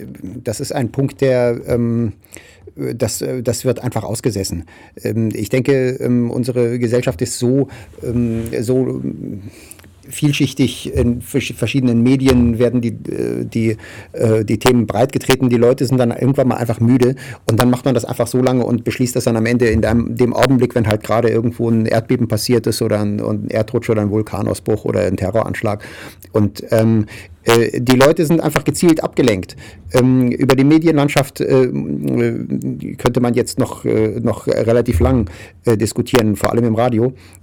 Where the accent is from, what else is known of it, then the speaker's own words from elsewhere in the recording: Freiburg, Baden-Württemberg, Germany; ich bin in Freiburg aufgewachsen. Und ich bin eigentlich mit diesem Atomprotest gegen Wiel da aufgewachsen.